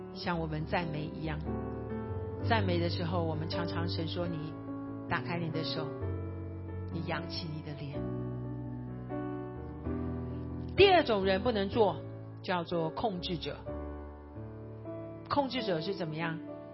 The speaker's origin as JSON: {"language": "Chinese", "country": "China", "lives_now": "United States", "said": "我跟你讲，我们在美国，我们很多的"}